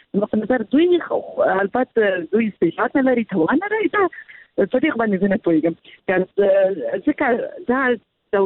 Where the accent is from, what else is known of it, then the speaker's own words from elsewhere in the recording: Afghanistan; مونږ خپل افغان یو، زمونږ ټول یو ځای کې نه وو، باید مونږ خبرې وکړو.